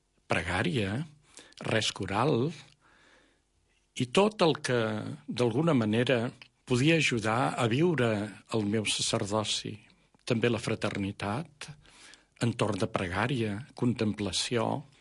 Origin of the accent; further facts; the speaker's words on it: Vilavella, Catalonia, Spain; Soc de Vilavella, Tarragona, un petit poble del partit de Valls, i de petit a casa resàvem cada dia el rosari connectat amb el seminari de Tarragona.